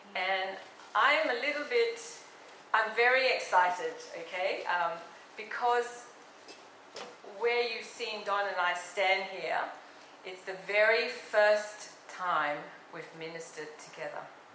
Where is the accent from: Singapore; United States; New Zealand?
Singapore; born there; I was born in Singapore from Christian parents, and very blessed to have a very rich Christian heritage.